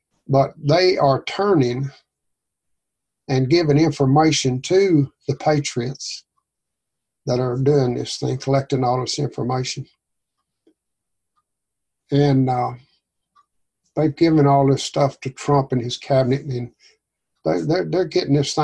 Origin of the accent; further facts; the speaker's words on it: the South, United States; I'm from the South. That's what we drink.